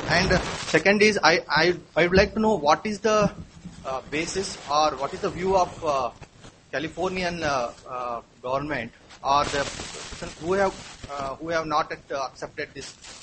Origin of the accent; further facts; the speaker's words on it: India; I'm from India.